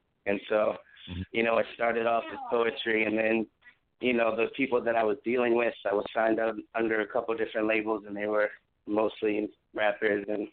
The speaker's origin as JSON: {"language": "English", "region": "Delaware", "country": "United States", "said": "I'm also from Delaware."}